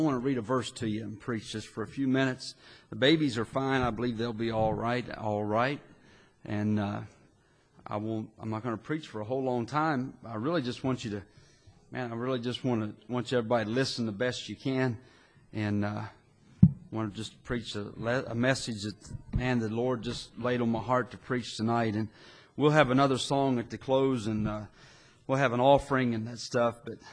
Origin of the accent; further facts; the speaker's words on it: United States; born there; I thank God that I was born in America. I'm glad I was born in the country, in the mountain area, and I wouldn't have it any other way